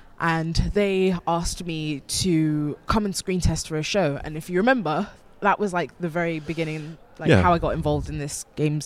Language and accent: English; London, United Kingdom; I drop my letters a lot, like at the end. But I'm like, I'm from London, that's just what we do.